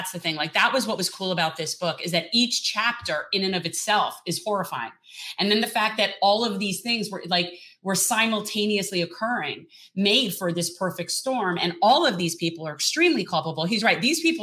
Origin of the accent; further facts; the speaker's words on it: Florida, United States; growing up in Florida and what it's like post-hurricane